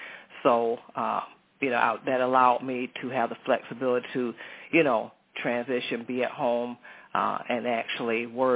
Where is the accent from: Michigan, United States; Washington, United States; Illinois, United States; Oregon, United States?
Michigan, United States; Flint; In brief, I grew up in the Flint, Michigan area.